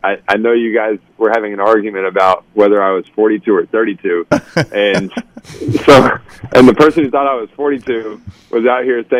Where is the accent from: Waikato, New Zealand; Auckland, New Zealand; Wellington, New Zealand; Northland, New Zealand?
Auckland, New Zealand; Waiheke Island; I grew up taking a ferry to school. I grew up on Waiheke Island in New Zealand, and I'd take a ferry to school every day.